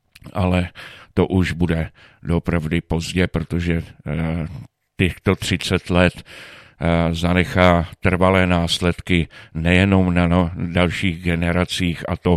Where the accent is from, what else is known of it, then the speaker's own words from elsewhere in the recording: Aš, Karlovy Vary Region, Czechia; Já jsem, jak už jsem zmínil, jsem vyrůstal v Aši.